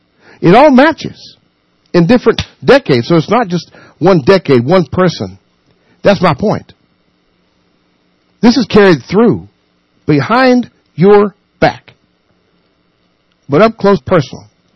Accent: United States; I'm American. I ain't going to wear that blue beret.

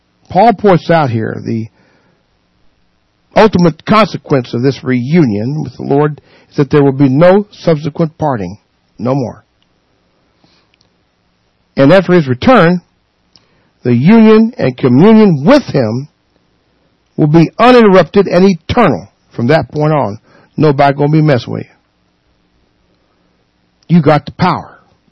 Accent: the South, United States; which I'm not an English teacher by no stretch because I'm from the South.

